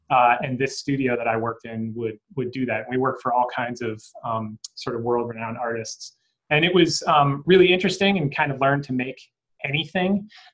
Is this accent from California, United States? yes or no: no; Michigan, United States; now in New York City, United States; I went to the University of Michigan, go blue. Born and raised in Michigan. And after studying sculpture, I moved to New York City, with stars in my eyes